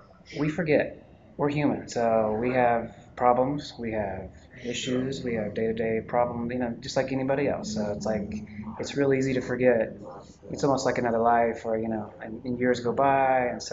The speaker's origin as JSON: {"language": "English", "region": "Oklahoma", "country": "United States", "said": "I definitely know the sound. I'm from Oklahoma."}